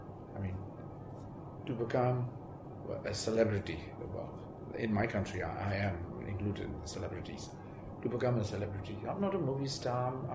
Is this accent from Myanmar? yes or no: yes; Sagaing Region, Myanmar; born there; English is a second language; I was born actually on September 11th, 1953, in a very small town called Miao in Zagain region, that is next to the Mandi region, something like 2 hours, or rather 1.5 hours drive from Mandalay